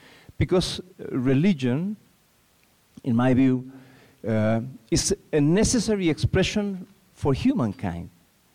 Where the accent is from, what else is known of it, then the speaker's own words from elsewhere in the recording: Chile; I'm a senator from Chile.